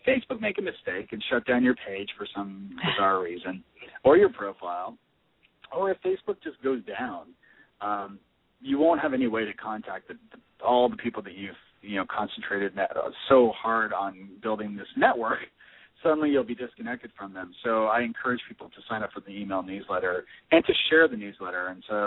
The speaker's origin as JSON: {"language": "English", "country": "Canada", "said": "I'm Canadian, so I get to have one of those."}